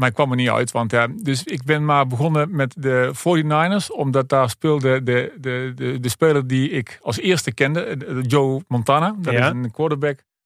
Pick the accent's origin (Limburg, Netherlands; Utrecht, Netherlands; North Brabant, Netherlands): North Brabant, Netherlands; Oss; Dus ik kom uit Os.